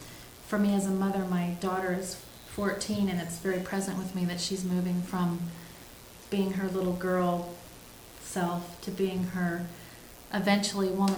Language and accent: English; Sebastopol, California, United States; I'm from Sebastopol, California, which is north of San Francisco.